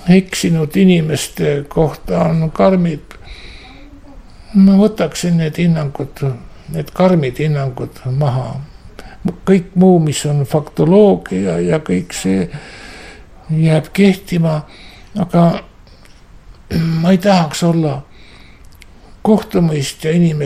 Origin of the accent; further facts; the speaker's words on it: South Estonia, Estonia; Ja ma olen pärit Lõuna-Eestist